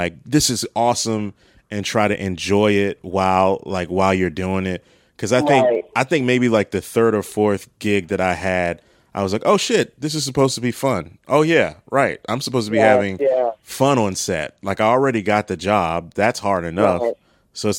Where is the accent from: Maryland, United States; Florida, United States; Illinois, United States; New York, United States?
Maryland, United States; For me, growing up in Maryland, it was like King's Dominion or like Adventure World, Wild World.